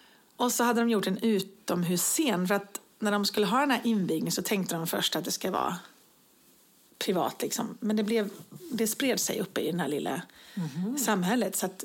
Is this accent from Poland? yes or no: no; Viskafors, Västra Götaland County, Sweden; jag kommer ju från Viskafors utanför Brås. Det är precis lika litet samhälle.